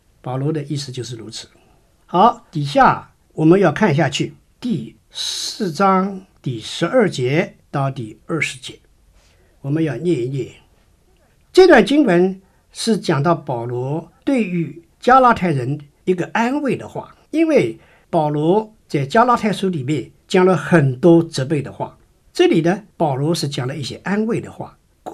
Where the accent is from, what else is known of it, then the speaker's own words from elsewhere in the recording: China; 我们中国人也有很多过去的时候看日子